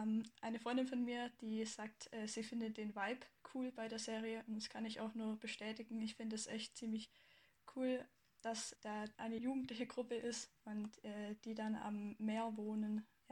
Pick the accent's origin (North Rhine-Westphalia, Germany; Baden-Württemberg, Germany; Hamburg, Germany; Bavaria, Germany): Baden-Württemberg, Germany; ich bin 18 Jahre alt, ich schreibe dieses Jahr mein Abitur und ich komme aus Baden-Württemberg.